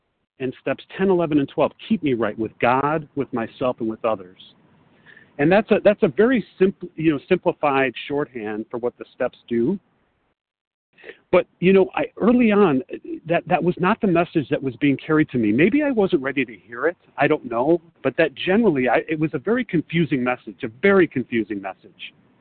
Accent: Chicago, Illinois, United States; now in Los Angeles, United States; I'm from Chicago, but I'm calling from Los Angeles.

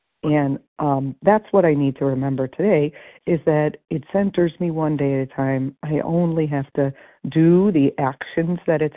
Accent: Connecticut, United States; on the list, it says I'm from Connecticut, but I'm currently hunkered down under the snow warning cold warning in Pennsylvania.

